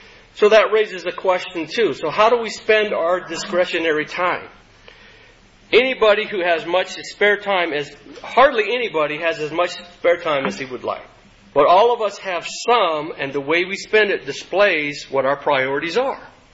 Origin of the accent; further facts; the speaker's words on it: Texas, United States; now in Prescott, United States; Let's say we're planning to go, my wife and I, we came from Texas. Let's say we're planning to go back to Texas